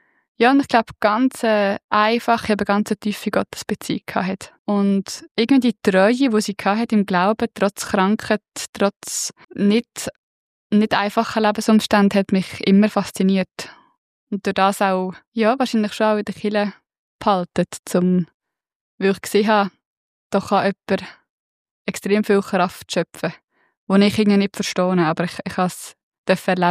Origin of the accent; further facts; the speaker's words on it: Lucerne, Switzerland; einfach ich bin auf dem Land im Kanton Luzern aufgewachsen, das ist dort wie gar keine Frage gewesen, das haben alle gemacht.